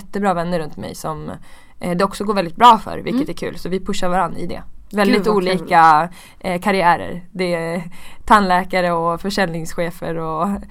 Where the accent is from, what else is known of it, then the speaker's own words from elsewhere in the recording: Uppsala, Uppsala County, Sweden; Jag är uppvuxen i Uppsala och jag var ensambarn tills jag var 10.